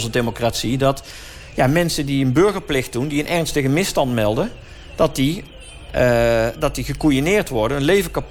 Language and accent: Dutch; Hilvarenbeek, North Brabant, Netherlands; Ik kom uit Hilvarenbeek, vlak aan de Belgische grens.